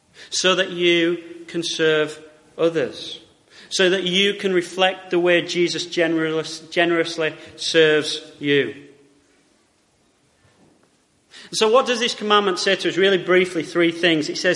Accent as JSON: {"language": "English", "region": "Yorkshire and the Humber", "country": "United Kingdom", "said": "And then, as a Yorkshireman, I don't like doing this one."}